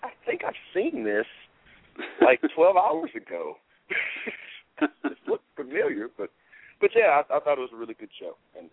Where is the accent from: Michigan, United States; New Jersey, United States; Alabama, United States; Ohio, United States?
Alabama, United States; I'm from Alabama, so I got to go to things in stages.